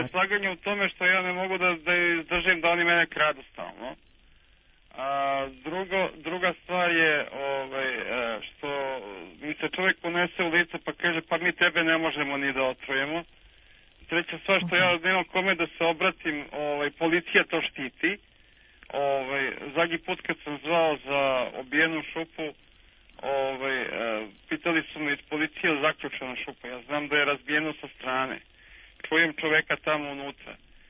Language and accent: Serbian; Zemun, Belgrade, Serbia; now in Boljevac, Serbia; Pa ja sam rođen iz Zemunac, živeo sam u Zemun.